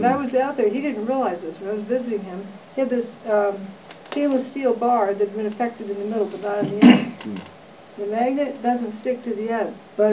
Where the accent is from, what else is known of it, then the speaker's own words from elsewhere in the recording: Vancouver, British Columbia, Canada; Vancouver, British Columbia.